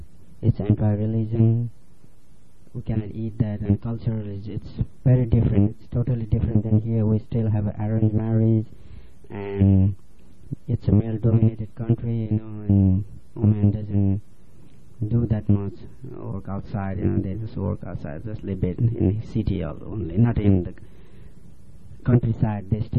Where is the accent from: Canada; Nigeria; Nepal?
Nepal; English is a second language; now in United States; I am from Nepal. Nepal is in South Asia. It's in between India and China.